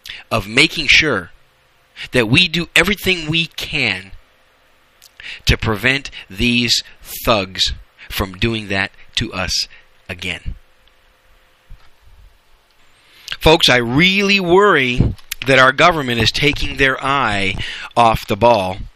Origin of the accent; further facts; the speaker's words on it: United States; I'm just saying, thank God that I am an American.